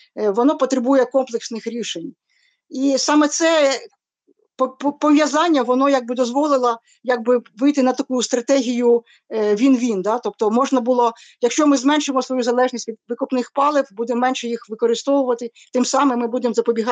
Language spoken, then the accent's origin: Ukrainian; Kyiv, Ukraine; moved away as an adult; я народилася в Києві, це моє рідне місто